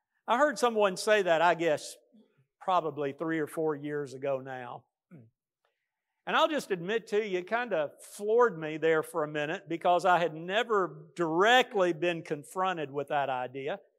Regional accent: United States; And I tell you, as an American, I love it.

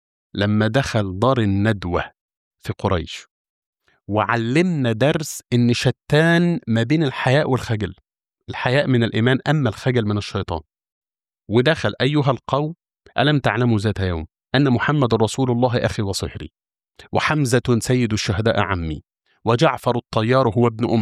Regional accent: Egypt; لو حضرتك تذكر أن كان زمان عندنا في مصر ما يعرف بالكتاتيب

